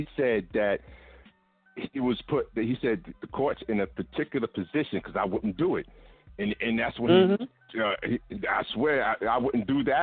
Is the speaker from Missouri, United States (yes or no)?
no; New Jersey, United States; I'm from Jersey.